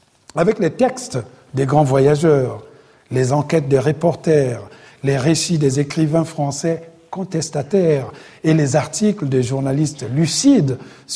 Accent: Republic of the Congo; Dans mon pays d'origine, le Congo-Brazzaville, le chemin de fer qui coûta la vie à mes ancêtres était en pleine construction

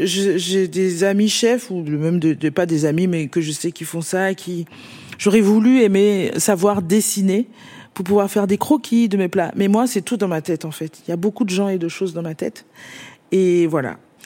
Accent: Benin; Bon, bref, donc, oui, je suis béninoise

